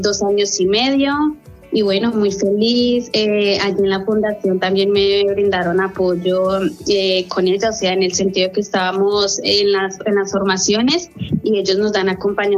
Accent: Colombia; Soy colombiana.

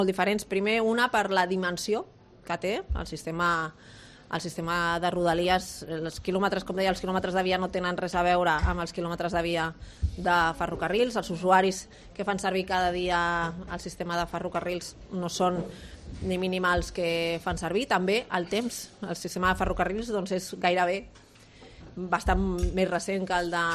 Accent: Catalonia, Spain; Jo vinc d'una comarca com és la meva comarca és del Maresme, que allà doncs, tenim la línia R1, la primera línia de tota Espanya, que està tocant el litoral

